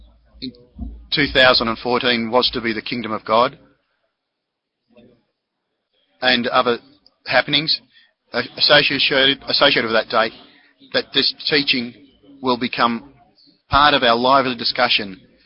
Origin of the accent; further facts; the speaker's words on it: Czestochowa, Silesian Voivodeship, Poland; from Częstochowa in Poland. I live in Poland.